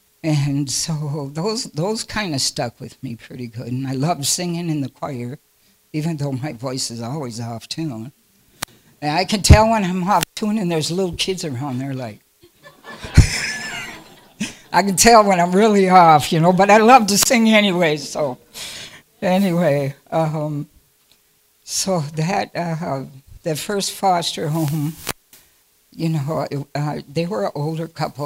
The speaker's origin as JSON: {"language": "English", "town": "St. Paul", "region": "Minnesota", "country": "United States", "tie": "born or raised there", "said": "So I grew up in St. Paul, and where Grandma was, the yards were back to back."}